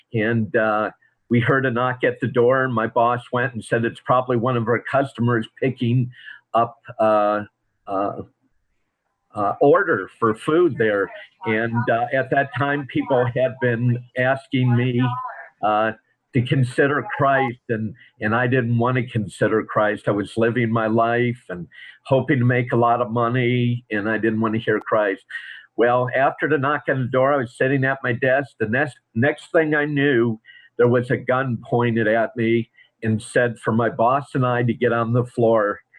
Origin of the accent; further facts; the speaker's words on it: Michigan, United States; also born or lived in California; now in Arizona, United States; I was born and raised in Michigan, and the Lord then brought me out to California, and then I've been out here in Arizona for many years.